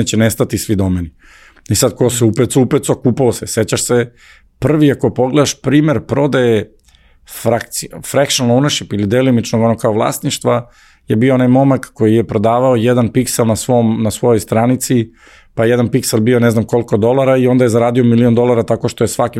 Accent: Serbia; ja sam iz Srbije i desi mi se u Americi

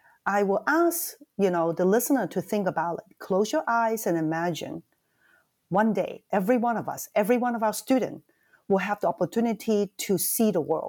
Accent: Hong Kong; moved away; I was an international student, right? I grew up in Hong Kong.

